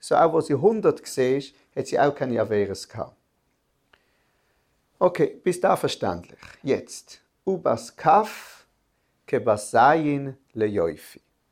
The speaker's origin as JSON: {"language": "German", "country": "Switzerland", "said": "ich frage das jetzt als Schweizer, ja, mit meinen Wörtern."}